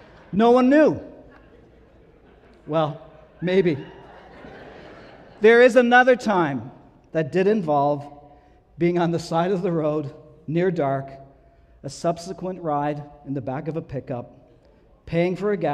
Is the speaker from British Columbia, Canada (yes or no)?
no; Newfoundland and Labrador, Canada; I grew up in Newfoundland. We rarely had more than one lane going each way.